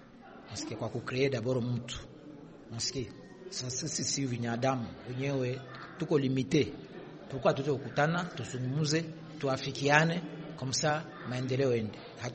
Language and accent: Swahili; DR Congo; Basi sisi ni wakongomani na tunapenda amani.